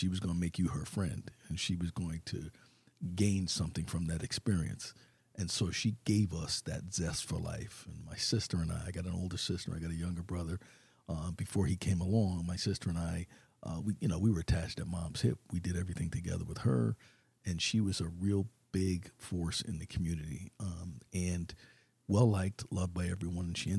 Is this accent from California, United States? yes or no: no; New Haven, Connecticut, United States; And so they served in New Haven. And I remember growing up in Brookside, it was the greatest experience of my life, man.